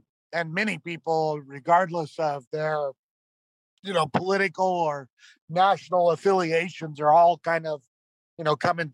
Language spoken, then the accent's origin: English; United States; to be honest, as an American, I'm a little bit embarrassed that the French have started to riot and protest before the Americans have.